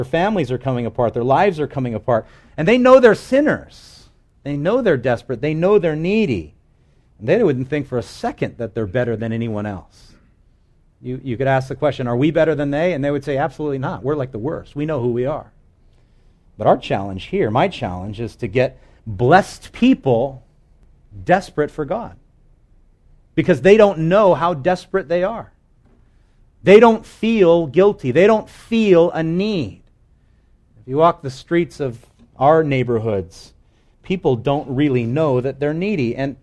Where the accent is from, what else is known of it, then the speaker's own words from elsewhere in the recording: Wahiawa, Hawaii, United States; born there; I was born in Wahiwa, so I'm kind of from the ghetto.